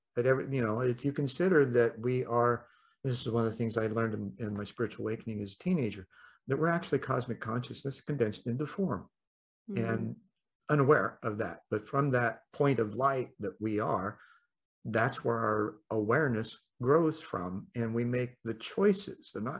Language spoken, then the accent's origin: English; Indianapolis, Indiana, United States; born there; You know, I mentioned that I was born in Indianapolis. I was born an orphan.